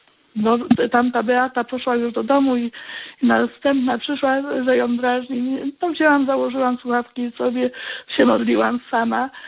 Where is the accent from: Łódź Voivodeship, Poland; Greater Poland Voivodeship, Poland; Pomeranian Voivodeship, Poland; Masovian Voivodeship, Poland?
Greater Poland Voivodeship, Poland; Lutogniew; born there; Urodziłam się w Lutogniewie.